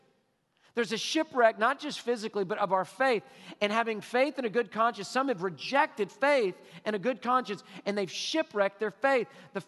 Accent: Texas, United States; I'm from Texas. I'm going home, okay? We don't do this in Texas.

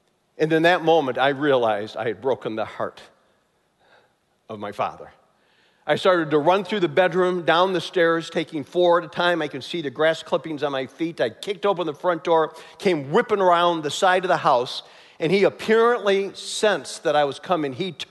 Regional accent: Chicago, Illinois, United States; They had a 15-year-old son growing up in Chicago, and I had a hard heart.

